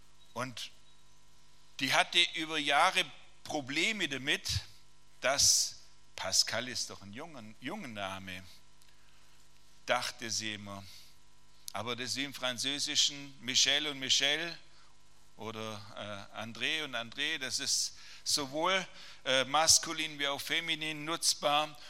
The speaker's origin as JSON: {"language": "German", "town": "Friedrichshafen", "region": "Baden-Württemberg", "country": "Germany", "said": "bin aus Friedrichshafen und habe drei Kinder"}